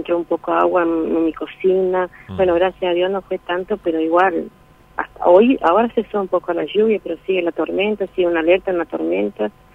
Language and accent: Spanish; Posadas, Misiones, Argentina; soy misionera de Barrio Jardín de Posadas.